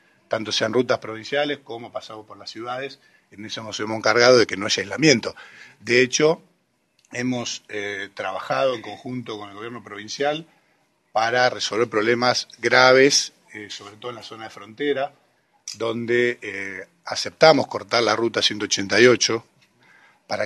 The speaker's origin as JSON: {"language": "Spanish", "country": "Argentina", "said": "que somos todos los argentinos"}